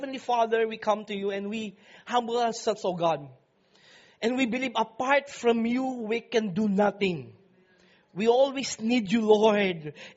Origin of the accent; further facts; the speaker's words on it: Philippines; English is a second language; I would like to say this as a Filipino.